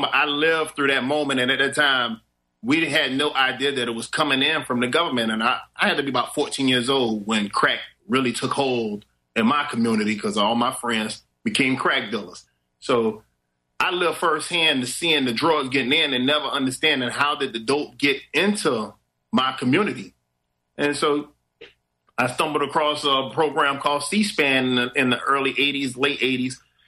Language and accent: English; Miami, Florida, United States; Colombia is so far away from where I grew up in Miami, it was impossible.